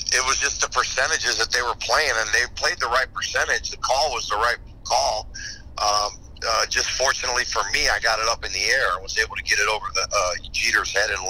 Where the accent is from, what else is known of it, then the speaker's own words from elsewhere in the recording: Tampa, Florida, United States; I live in Tampa, or I grew up in Tampa, and I saw him during spring training the following year